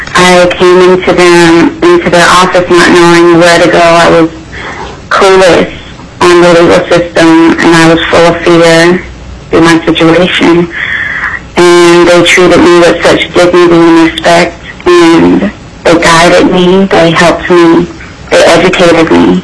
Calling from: Anchorage, Alaska, United States; I'm calling in from Anchorage.

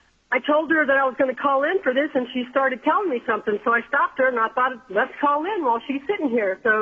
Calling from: Palmer, Alaska, United States; from Palmer

